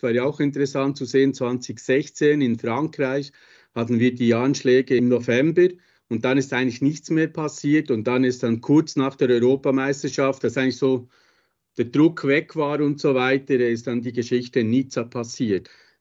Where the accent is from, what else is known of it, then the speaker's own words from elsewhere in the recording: Switzerland; Ich bin ja Schweizer